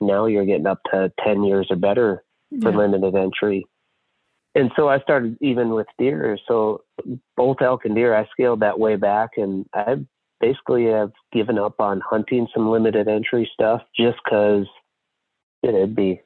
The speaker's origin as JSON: {"language": "English", "region": "North Dakota", "country": "United States", "tie": "born or raised there", "moved": "yes", "said": "I grew up in North Dakota. My roots are up there. So living in South Dakota now, it's not hard to get an archery tag in North Dakota."}